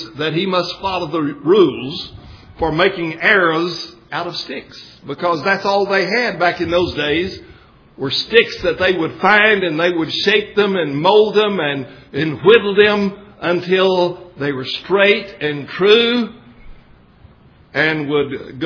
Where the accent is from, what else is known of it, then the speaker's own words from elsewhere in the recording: Texas, United States; I grew up out in West Texas, and my maternal grandparents lived at the top of a hill